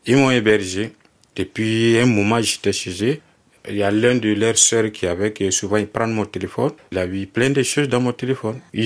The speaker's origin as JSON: {"language": "French", "country": "Mali", "lives_now": "France", "said": "comme je suis malien"}